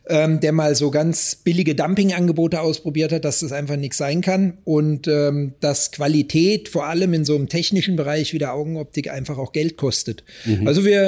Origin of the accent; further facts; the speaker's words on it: Hesse, Germany; ursprünglich komme ich aus Hessen, habe dort meine Ausbildung gemacht